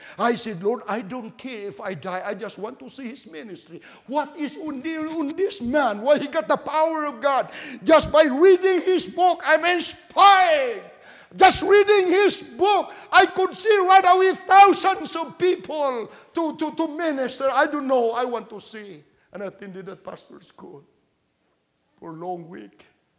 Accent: Philippines; And he said, from what country? I said, I'm from the Philippines.

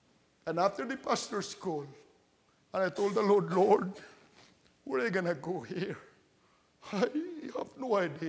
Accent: Philippines; And he said, from what country? I said, I'm from the Philippines.

